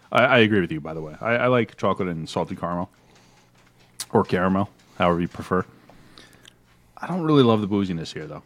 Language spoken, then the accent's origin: English; Canada; So, I'm Canadian.